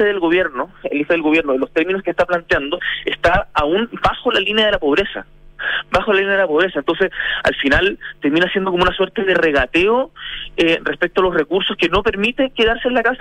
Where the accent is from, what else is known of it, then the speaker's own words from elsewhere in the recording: Chile; el Estado somos todos los chilenos